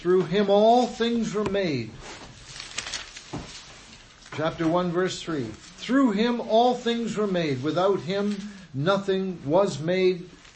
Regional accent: British Columbia, Canada; born there; Where I was born in the Okanagan Valley, there's a lot of vineyards up there now.

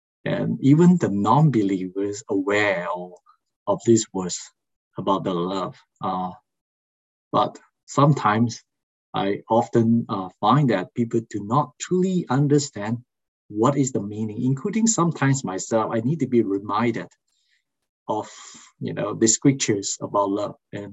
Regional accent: Malaysia; first language Malay; English is a second language; or even in my home country language, Malay, there's only one love.

